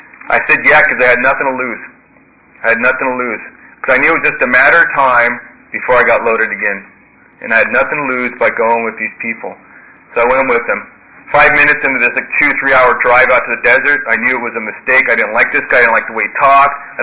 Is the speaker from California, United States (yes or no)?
yes; Santa Monica, California, United States; and I grew up in Santa Monica